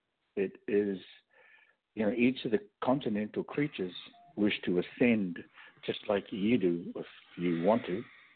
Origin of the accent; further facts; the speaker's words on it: New Zealand; Again, you know, I'm from the Maori culture in this lifetime.